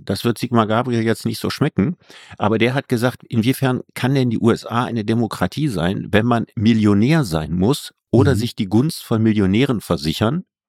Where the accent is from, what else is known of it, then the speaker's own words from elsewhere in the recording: Cologne, North Rhine-Westphalia, Germany; Also als Kölner sagt man immer